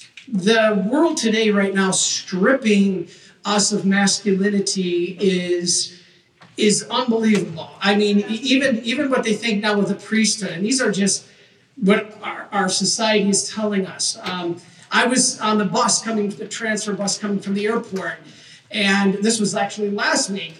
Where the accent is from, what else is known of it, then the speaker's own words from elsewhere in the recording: Detroit, Michigan, United States; My first hockey game, I'm from Detroit. I went to the University of Michigan.